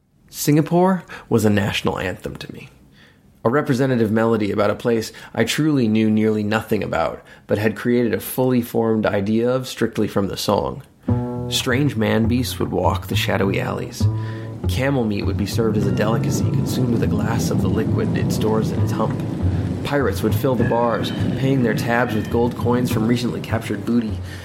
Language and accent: English; Brooklyn, New York, United States; I've been traveling the world. I'm from Brooklyn.